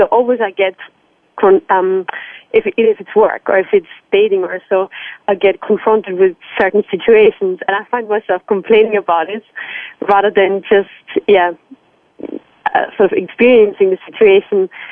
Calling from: London, United Kingdom; I'm calling in from London.

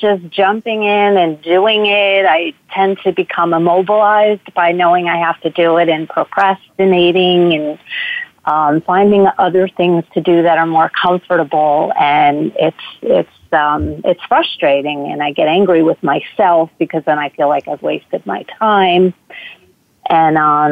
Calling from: New Jersey, United States; Hi, I'm calling from New Jersey.

